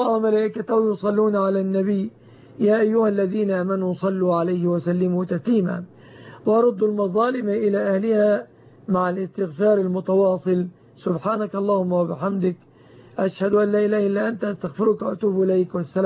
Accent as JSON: {"language": "Arabic", "country": "Egypt", "said": "بلادنا مصر"}